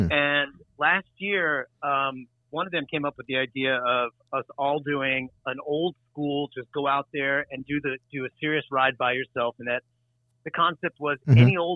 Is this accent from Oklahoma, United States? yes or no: no; New York, United States; I grew up in the Bronx, and I went to the Bronx High School of Science